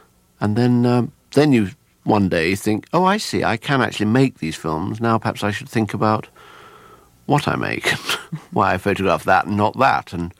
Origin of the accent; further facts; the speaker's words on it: Leicester, East Midlands, United Kingdom; Oh, I'm from Leicester. You destroyed my childhood.